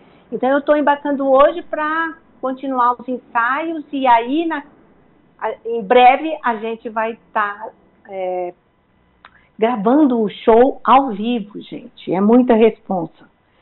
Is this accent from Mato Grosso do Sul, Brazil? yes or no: yes; Campo Grande, Mato Grosso do Sul, Brazil; Eu estou embarcando para Campo Grande, né? Minha terra natal, Mato Grosso do Sul